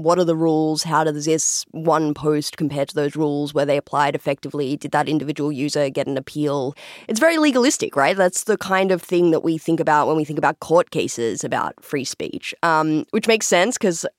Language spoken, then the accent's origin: English; Australia; I'm from Australia.